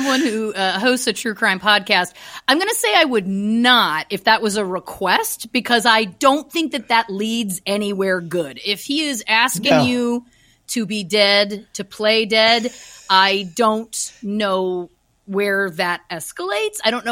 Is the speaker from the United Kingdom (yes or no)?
no; Canada; I'm from Canada